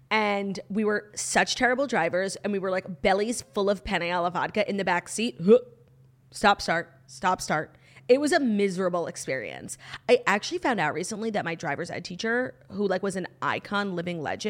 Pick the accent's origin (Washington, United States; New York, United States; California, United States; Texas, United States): New York, United States; I'm originally from New York, and my favorite pizza topping is cheese.